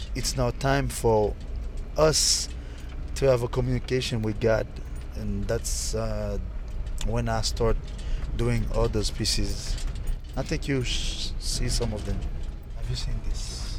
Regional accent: Port-au-Prince, Ouest, Haiti; English is a second language; Okay, I grew up in Port-au-Prince. I was born in Port-au-Prince, October 2nd, 1984.

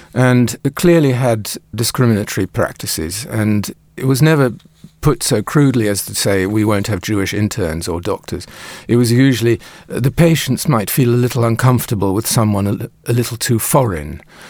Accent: The Hague, South Holland, Netherlands; English is a second language; When I grew up in Holland, in The Hague, in the 50s and 60s, it was still relatively unusual to have parents from different cultures or different countries, as I did. My father was Dutch.

